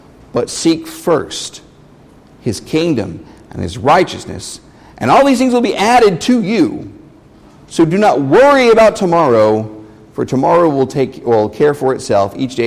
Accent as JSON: {"language": "English", "region": "Texas", "country": "United States", "said": "it was very difficult for me as a Texan to kind of work through that."}